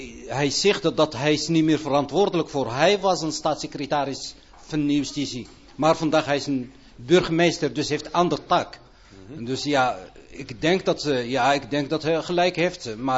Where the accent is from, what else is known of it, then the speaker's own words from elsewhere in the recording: Morocco; now in Netherlands; Ik ben zelf een wit illegale. Ik ben een Marokkaan. Ik woon 17 jaar in Nederland. De eerste jaren toen ben ik naar Nederland gekomen.